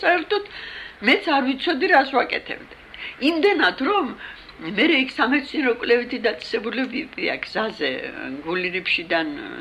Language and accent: Georgian; Tbilisi, Georgia; მე თბილისელი ვარ და ახლა უცბა თბილისში დავბრუნდი და მე ცხოვრობ სასტუმროში, ივერიაში.